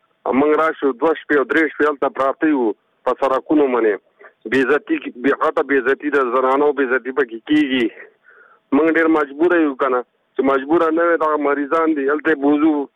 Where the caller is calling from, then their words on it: Kunar, Afghanistan; خبرې کوم د کونړ ولایت نه.